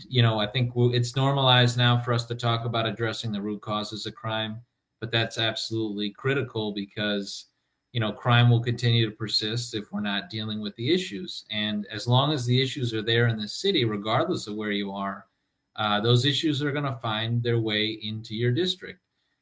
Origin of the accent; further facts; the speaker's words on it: Milwaukee, Wisconsin, United States; I was born and raised in Milwaukee in the Sherman Park neighborhood. When I grew up, that was still a bustling, thriving, diverse middle-class neighborhood.